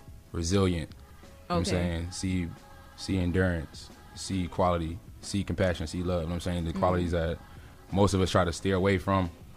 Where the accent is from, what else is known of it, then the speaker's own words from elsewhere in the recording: Texas, United States; also born or lived in California; Because, like I said, I was born in California. I didn't move to Texas until I was, like, 12, 13.